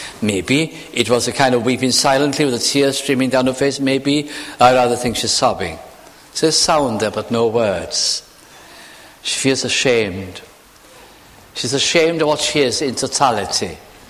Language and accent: English; North West England, United Kingdom; I was brought up in the Welsh community in South Lancashire.